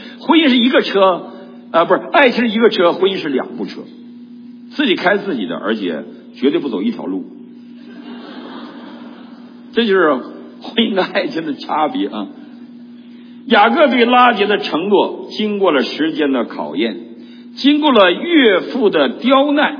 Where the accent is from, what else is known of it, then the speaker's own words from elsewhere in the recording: Northeast China, China; 他是上海人，我是东北人，上海人跟东北人很多的区别的